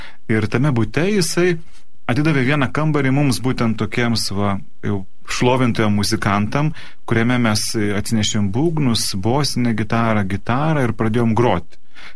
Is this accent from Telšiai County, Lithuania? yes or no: yes; Telšiai, Telšiai County, Lithuania; Galbūt galėčiau dar sugrįžti dar šiek tiek anksčiau, kadangi esu kilęs iš Telšių